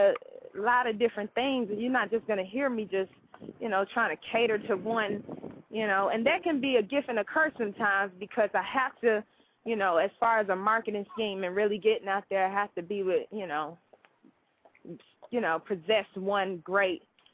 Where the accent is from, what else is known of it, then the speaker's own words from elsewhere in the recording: Nigeria; because, you know, I am Nigerian, so they embracing me all the way.